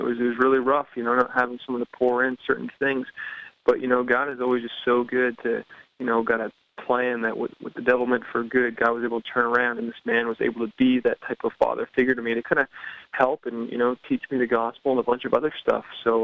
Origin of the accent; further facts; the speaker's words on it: Pickering, Ontario, Canada; I grew up in Pickering, Ontario, which is just outside of Toronto.